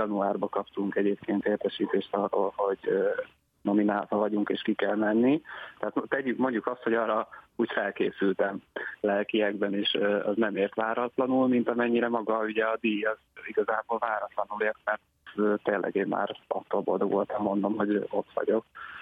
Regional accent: Hungary; Tehát 3 orosz, egy olasz, olasz, egy kínai és egy én, mint magyar.

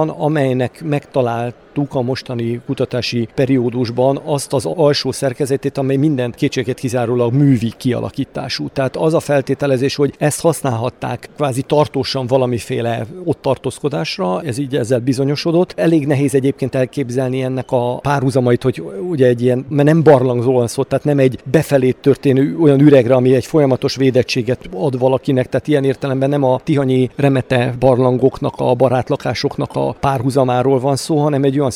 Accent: Sopron, Győr-Moson-Sopron, Hungary; born there; az én szülővárosomra Sopronra gondolok

